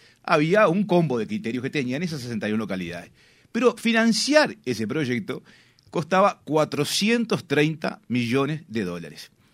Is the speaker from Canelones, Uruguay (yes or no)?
no; Paysandú, Uruguay; Otra cuestión, yo soy de Paysandú.